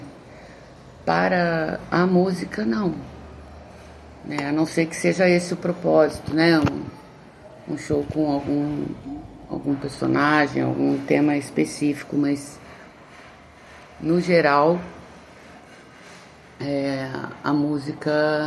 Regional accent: Londrina, Paraná, Brazil; aí de Londrina, minha terra, que eu amo tanto

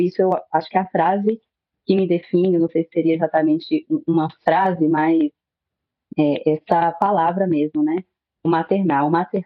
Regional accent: Vitória da Conquista, Bahia, Brazil; Sou de Vitória da Conquista, na Bahia.

